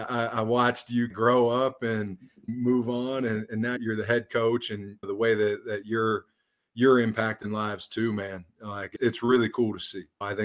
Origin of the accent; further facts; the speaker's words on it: Ohio, United States; I'm from Northwest Ohio. I had the opportunity to go up and played there for 4 years at the University of Findlay.